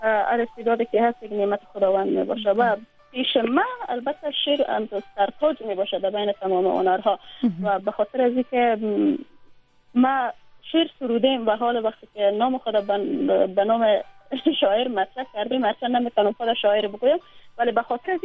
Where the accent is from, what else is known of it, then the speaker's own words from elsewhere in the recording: Afghanistan; من اله از این کشور هستم، اله افغانستان هستم، از این کشور هستم